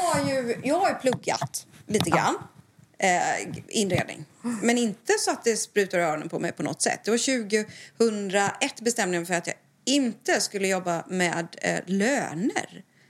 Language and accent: Swedish; Huskvarna, Jönköping County, Sweden; now in Stockholm, Sweden; Nej, men jag flyttade till Stockholm. Jag är från Huskvarna då, va? Jag är ju från Småland.